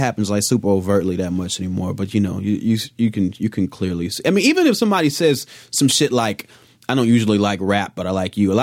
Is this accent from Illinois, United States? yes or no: yes; Chicago, Illinois, United States; Like I said, I'm from Chicago, dude.